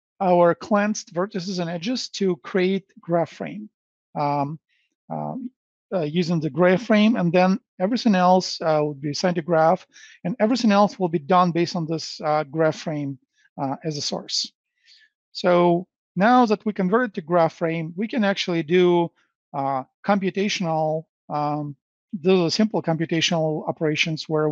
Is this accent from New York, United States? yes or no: no; Chicago, Illinois, United States; Probably Chicago is, I'm from Chicago.